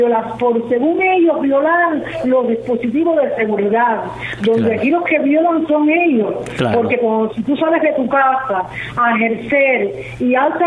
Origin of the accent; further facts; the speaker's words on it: Cuba; de nosotros como seres humanos, como cubanos